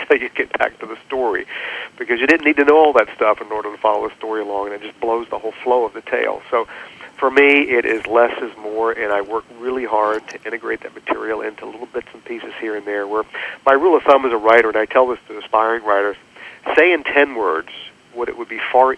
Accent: Richmond, Virginia, United States; I grew up in Richmond, Virginia, which really it was a town that was based on lots of things that no longer are relevant in life.

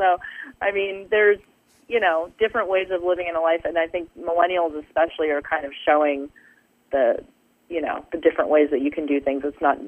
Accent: Capistrano Beach, California, United States; I just, without thinking, set it in my hometown.

